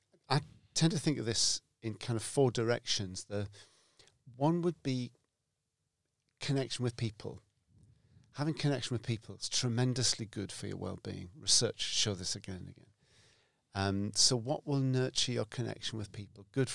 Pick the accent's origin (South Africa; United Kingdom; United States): United Kingdom; being British, so I'm a British grammar school boy